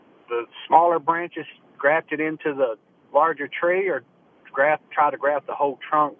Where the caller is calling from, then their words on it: Arkansas, United States; No, I'm in northwest Arkansas. I'm about 30 miles west of Bentonville.